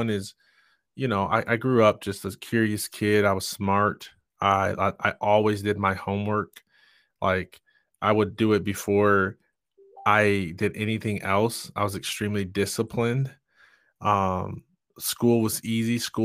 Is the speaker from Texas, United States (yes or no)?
no; Jackson, Michigan, United States; But I'm from Jackson, Michigan, and me being in an accelerated learning class, what that meant that I was one of two Black students in an all-white class.